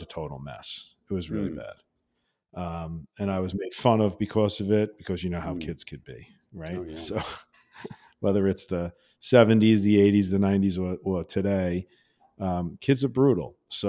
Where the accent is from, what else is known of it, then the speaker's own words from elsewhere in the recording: Massapequa, New York, United States; I grew up in Massapequa, Long Island, and I had a really great childhood and great parents.